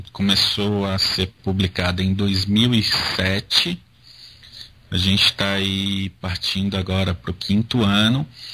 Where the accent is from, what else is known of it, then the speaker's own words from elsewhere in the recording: Bahia, Brazil; now in São Paulo, Brazil; Eu sou baiano, moro